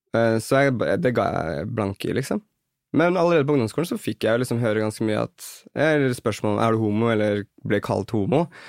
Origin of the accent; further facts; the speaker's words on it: Kolbotn, Akershus, Norway; Vi dannet en dansegruppe på Kolbotten der jeg er fra.